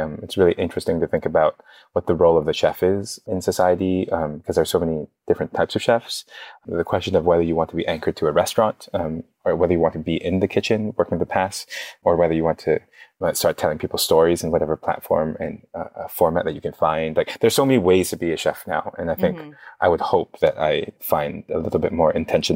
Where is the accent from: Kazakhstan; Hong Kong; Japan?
Hong Kong; now in United States; I'm a student, I'm from Hong Kong. I study in the US